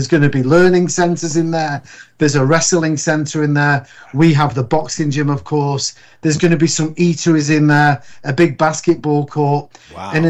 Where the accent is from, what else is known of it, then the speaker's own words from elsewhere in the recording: Manchester, North West England, United Kingdom; now in Detroit, United States; The UK, I'm from Manchester. It typically rains most days.